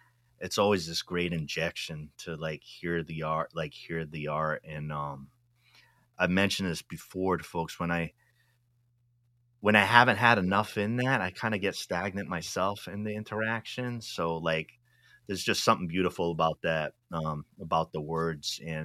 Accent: Rhode Island, United States; I grew up in Rhode Island, a large Portuguese population, family background, Portuguese.

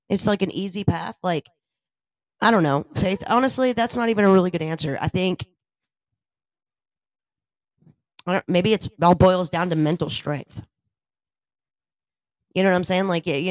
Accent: Boston, Massachusetts, United States; Now, we grew up in Boston.

